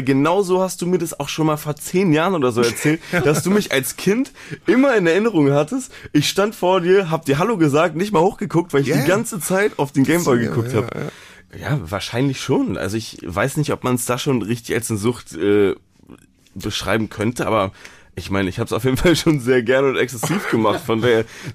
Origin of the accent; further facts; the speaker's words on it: Berlin, Germany; Ich bin in Zehlendorf groß geworden mit meinen zwei Geschwistern.